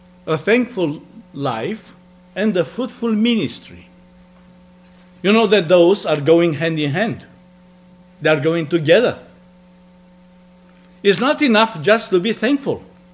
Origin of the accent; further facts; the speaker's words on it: Romania; born there; English is a second language; And both of us, you were born in Romania. You'll never guess from my accent.